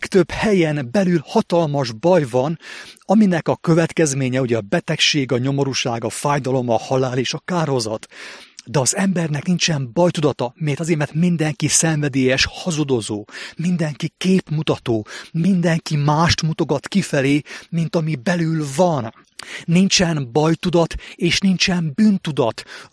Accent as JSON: {"language": "Hungarian", "region": "Székely Land", "country": "Romania", "tie": "born or raised there", "said": "itt Székelyföldön, a szülővárosomban"}